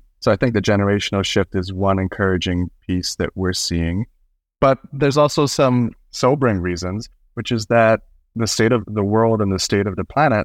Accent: Singapore; also born or lived in Malaysia; growing up in Singapore and Malaysia. My mom's Malaysian and I was born in Singapore. My parents worked there.

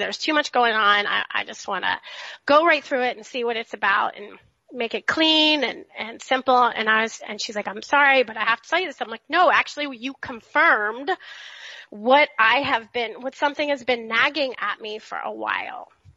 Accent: Florida, United States; I grew up in Florida, so South Florida is very different from the rest of the state, especially where I grew up.

